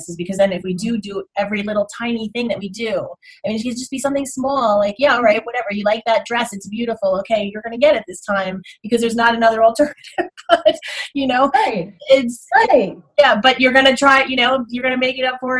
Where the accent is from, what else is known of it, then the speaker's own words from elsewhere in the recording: United States; the area that I grew up in, there was, I grew up right outside of Manhattan